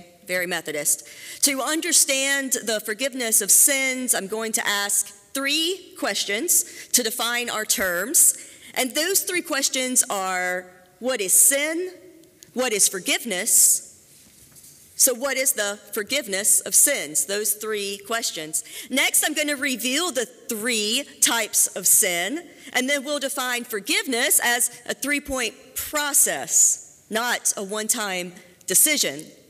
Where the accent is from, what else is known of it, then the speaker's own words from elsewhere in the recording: South Carolina, United States; a man entered a church in my home state of South Carolina in Charleston.